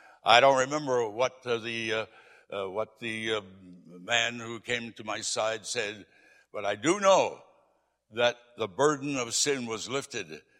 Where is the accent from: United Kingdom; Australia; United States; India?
United States; New Jersey; born there; I was born in South Jersey. My parents, we were members of a church in Philadelphia, and we'd go to Philadelphia every week for church services.